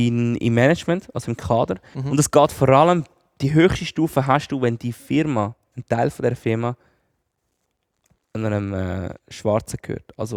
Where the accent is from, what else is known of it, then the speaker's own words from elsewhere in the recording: Switzerland; ich bin Schweizer, ich beherrsche nicht einmal richtig Schriftdeutsch.